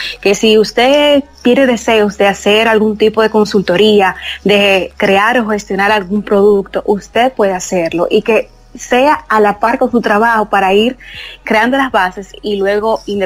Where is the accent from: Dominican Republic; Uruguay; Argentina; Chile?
Dominican Republic; Santiago de los Caballeros, Santiago; soy una orgullosa santiaguera, la ciudad corazón